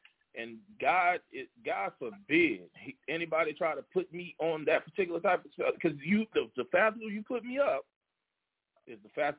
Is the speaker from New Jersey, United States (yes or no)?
no; Louisiana, United States; growing up in Louisiana, when our pastor was at the church house.